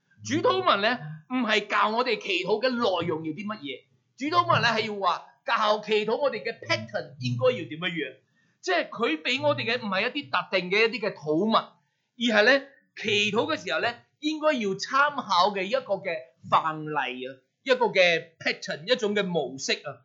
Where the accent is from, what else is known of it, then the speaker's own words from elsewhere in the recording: Hong Kong; 即系我哋香港人咧讲说话咧就系乜嘢？